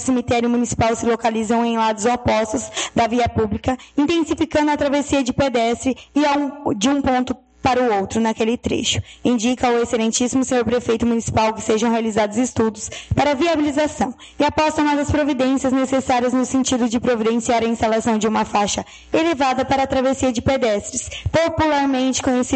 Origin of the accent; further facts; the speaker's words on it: Brazil; Mas eu sou brasileira, não desisto nunca, eu vou atrás de verba, vou atrás de emenda e vou conseguir o dinheiro para fazer essa piscina